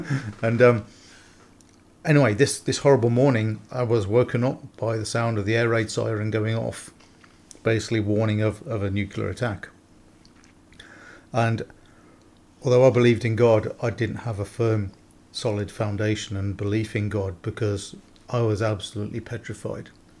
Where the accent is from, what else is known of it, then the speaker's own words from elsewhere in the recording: Nuneaton, West Midlands, United Kingdom; And in my hometown, which is in Nuneaton in Warwickshire, they actually